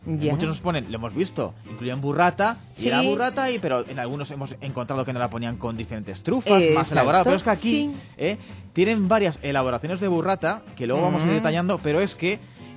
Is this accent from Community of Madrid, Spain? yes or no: yes; Madrid, Community of Madrid, Spain; Si yo soy de Madrid.